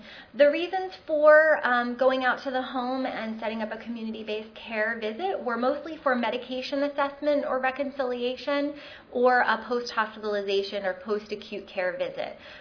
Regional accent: Philadelphia, Pennsylvania, United States; So I had mentioned I'm from Philadelphia, so we're in West Philadelphia, very urban area

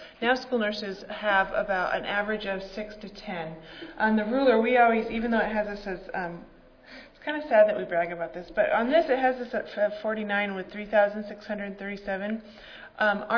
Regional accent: New Hampshire, United States; I grew up in New Hampshire, though. So if you look in your little ruler, New Hampshire's at the top, Utah's at the bottom.

